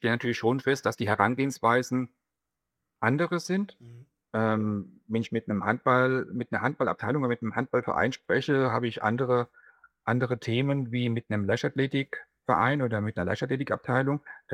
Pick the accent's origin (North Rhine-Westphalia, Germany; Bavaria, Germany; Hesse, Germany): Bavaria, Germany; Großwallstadt; Also ursprünglich komme ich aus Großwallstadt, gebürtig aus Großwallstadt.